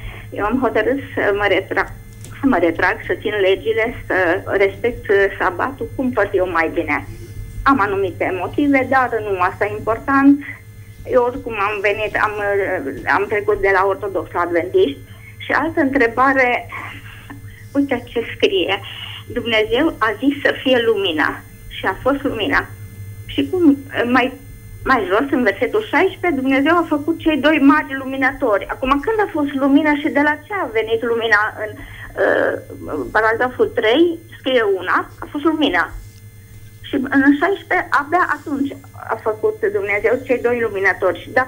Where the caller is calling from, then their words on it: Arad, Arad County, Romania; sunt din Arad.